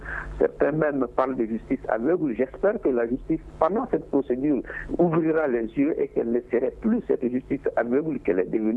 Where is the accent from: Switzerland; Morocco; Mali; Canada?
Mali; nous sommes tous des Maliens